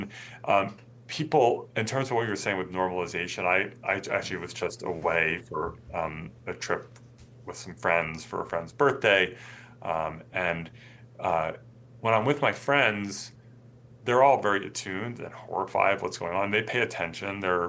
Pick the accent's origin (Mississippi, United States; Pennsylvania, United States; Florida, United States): Pennsylvania, United States; Philadelphia; I'm from Philadelphia, so for those who don't know, a hoagie is like a sub.